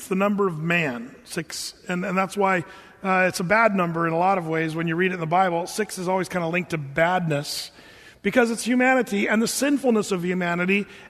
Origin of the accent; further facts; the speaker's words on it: Oregon, United States; I grew up in Southern Oregon where these hippie gatherings got together